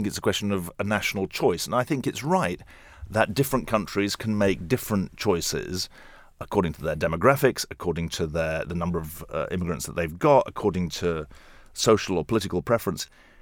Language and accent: English; United Kingdom; moved away as an adult; now in United States; I thought it was right to say, look, I'm British, I'm working in America, but I'm the son of refugees.